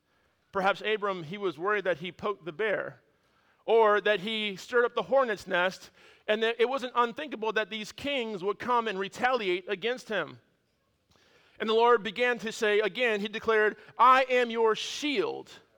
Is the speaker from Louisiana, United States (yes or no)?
no; California, United States; And if you're familiar with my home state of California, that's in between Laguna Beach and San Diego.